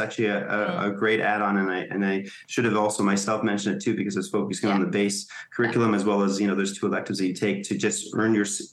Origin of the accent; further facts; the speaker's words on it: Canada; So, we're very excited to capstone the year here in my home country of Canada.